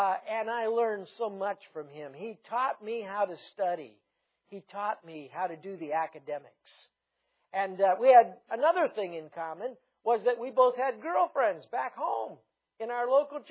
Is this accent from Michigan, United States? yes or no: no; Ohio, United States; He was from Oregon. I was from Ohio. And he came from a Christian family. I came from a non-Christian family.